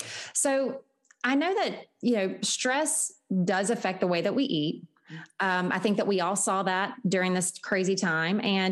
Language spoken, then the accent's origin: English; Southern United States, United States; And maybe it's, you know, I'm from the South and I really enjoy that, you know, rich Southern style, you know, Louisiana food.